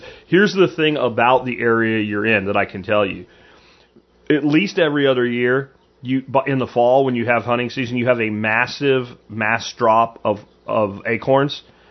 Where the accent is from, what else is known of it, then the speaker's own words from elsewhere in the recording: Pennsylvania, United States; I grew up hunting in Pennsylvania, as many of you guys know, and that was our entire family's modus operandi.